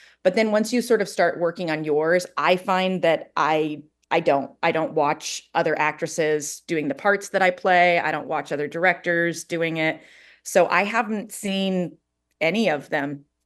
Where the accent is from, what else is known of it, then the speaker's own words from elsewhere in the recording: Ojai, California, United States; I was born and raised in Ojai. I used to do the Ojai Shakespeare Festival. I moved away for a while. I moved back about 8 years ago when I had my kid. My husband and I moved back, and I've been doing theater in Ojai since then.